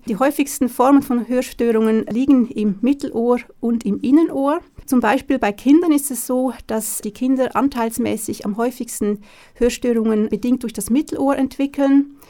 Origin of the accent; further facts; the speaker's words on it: Zurich, Switzerland; moved away as an adult; also born or lived in Hanover / Cologne; now in Germany; Ich bin ursprünglich aus der Schweiz, komme aus Zürich, habe dort studiert und promoviert, bin aber mittlerweile seit 14 Jahren in Deutschland